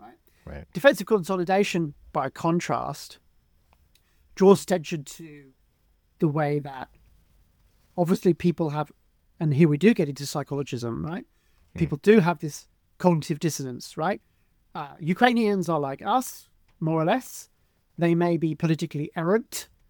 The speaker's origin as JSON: {"language": "English", "country": "United Kingdom", "said": "But let me just say that as a British person, I interact with people who I would say are very, very progressive on all issues"}